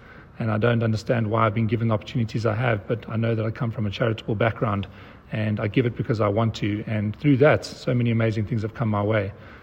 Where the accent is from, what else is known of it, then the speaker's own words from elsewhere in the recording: South Africa; I'm South African and based in South Africa.